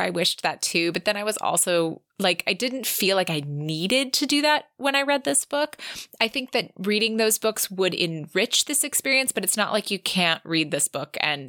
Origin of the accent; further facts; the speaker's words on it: San Diego, California, United States; And growing up in San Diego, we had a pitcher for the Padres.